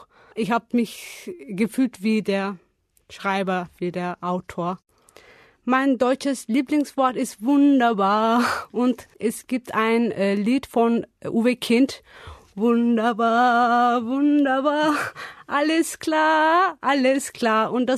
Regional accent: Turkey; German is a second language; Ich komme aus der Türkei. Ich bin geboren im Jahr 1982.

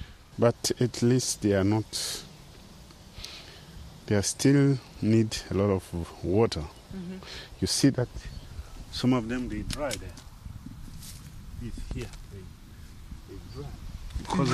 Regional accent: Rwanda; now in Germany; I come from Rwanda.

